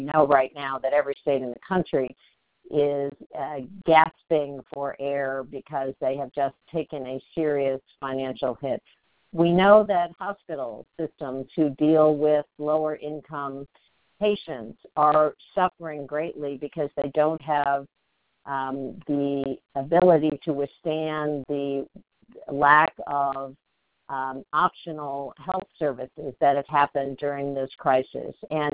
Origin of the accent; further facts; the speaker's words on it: Kansas, United States; which unfortunately still includes my home state of Kansas